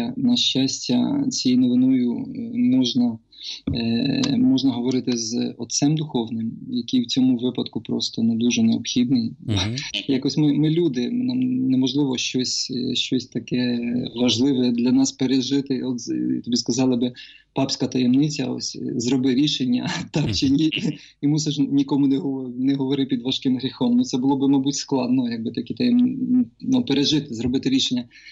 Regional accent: Sharhorod, Vinnytsia Oblast, Ukraine; перший день святкування цього конгресу у Шаргороді, а я з Шаргорода, тому якось воно дуже пов'язано, знаєте.

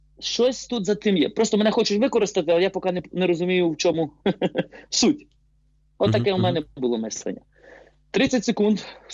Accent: Ulychne, Lviv Oblast, Ukraine; Походжу з Галичини, Дрогобицький район, село Уличне. Це і моє рідне село, яке я дуже люблю. І Галичину дуже люблю.

